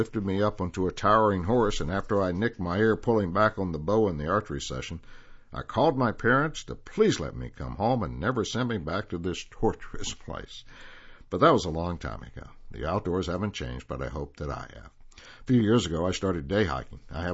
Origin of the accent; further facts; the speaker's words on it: Greensboro, North Carolina, United States; I sit on the patio in my hometown in Greensboro, where the stars are obscured by street lamps